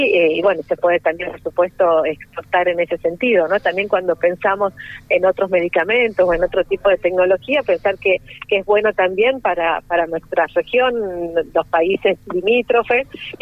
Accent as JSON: {"language": "Spanish", "country": "Argentina", "said": "nos tiene que llenar de orgullo como argentinos y argentinas."}